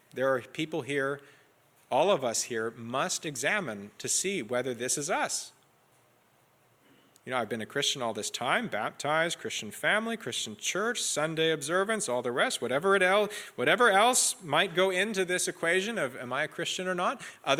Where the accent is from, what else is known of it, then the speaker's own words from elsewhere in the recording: Bible Belt, United States; I grew up in the Bible Belt.